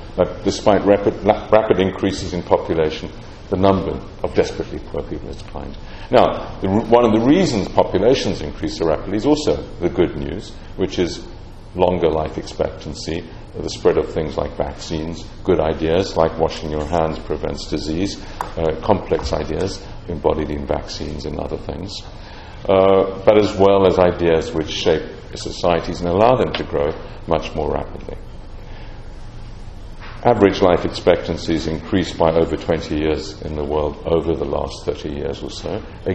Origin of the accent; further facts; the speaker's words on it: South Africa; moved away as an adult; I'm a South African, I'd left South Africa in 1979 to come to the UK in exile after fighting apartheid.